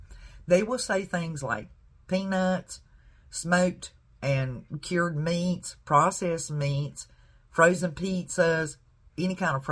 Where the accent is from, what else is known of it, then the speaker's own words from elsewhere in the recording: the South, United States; I'm definitely from the South. You can tell by the way I talk.